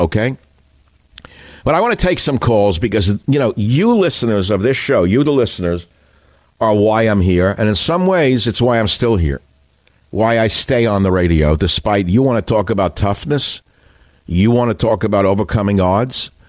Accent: Queens, New York, United States; We're both from Queens.

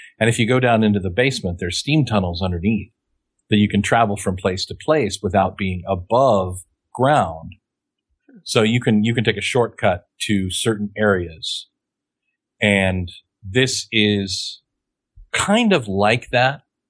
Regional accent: Kansas, United States; I grew up in Western Kansas where there are lots of abandoned churches and abandoned collapsing houses.

